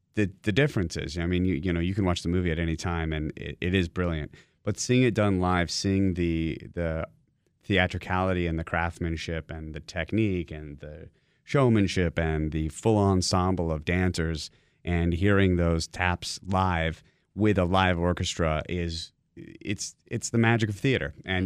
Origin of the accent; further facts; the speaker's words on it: St. George, Utah, United States; I grew up in St. George, Utah.